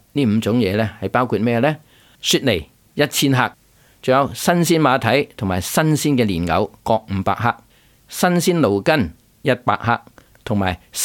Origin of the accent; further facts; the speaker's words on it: Hong Kong; 但是我们香港人最懂的那种应该就是水晶梨的。